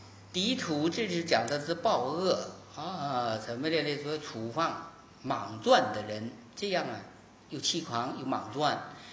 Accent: Fujian, China; 你看我们福建人哈、啊，福建人跟浙江人的基本理念是不一样的。

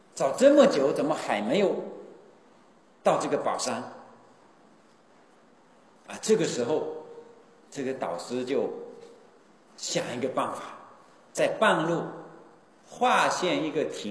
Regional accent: China; 所以我们中国人能够相应大乘佛法

